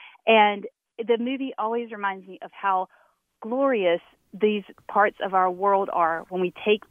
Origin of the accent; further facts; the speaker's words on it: Raleigh, North Carolina, United States; I am an entomologist from Raleigh.